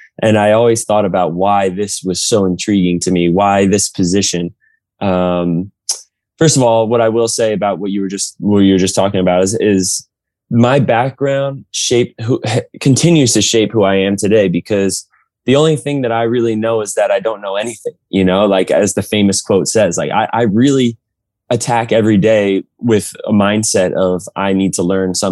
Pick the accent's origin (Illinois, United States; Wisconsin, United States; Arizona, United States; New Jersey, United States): New Jersey, United States; I was from North Jersey, Yankees. I was a big Devils hockey guy, like the Nets, you know